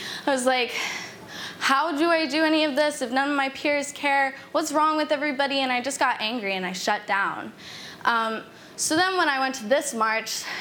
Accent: New York, United States; I'm 22 years old and I'm from New York

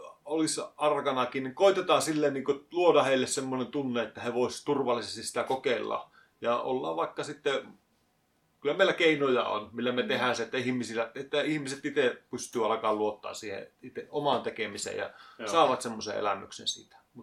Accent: Rovaniemi, Lapland, Finland; Joo, minä olen Rovaniemeltä tästä näin ja joskus paljon käynyt muuallakin, mutta jotenkin se aina on vaan tuntunut kodilta.

